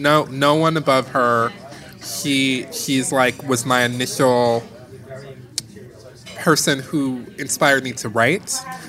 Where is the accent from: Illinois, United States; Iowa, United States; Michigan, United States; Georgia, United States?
Michigan, United States; Detroit; I grew up in Detroit, in Motown.